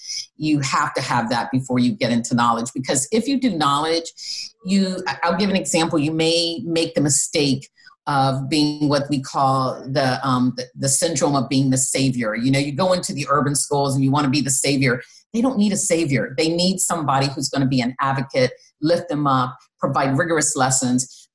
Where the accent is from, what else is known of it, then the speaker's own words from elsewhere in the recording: Midwest, United States; I came from the Midwest. You know, I had not seen poverty quite like this.